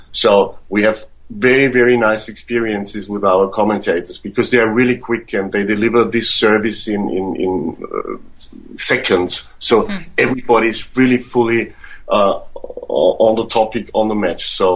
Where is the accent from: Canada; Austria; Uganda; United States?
Austria; the Special Olympics, which takes place in Austria, in my home country